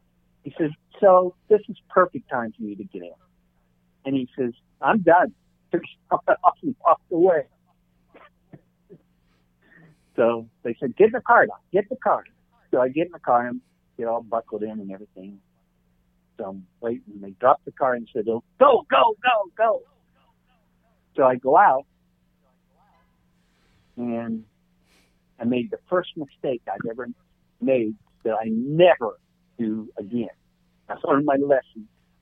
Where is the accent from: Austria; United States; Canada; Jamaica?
United States; Ohio; I grew up in Ohio, so all my friends come to the race.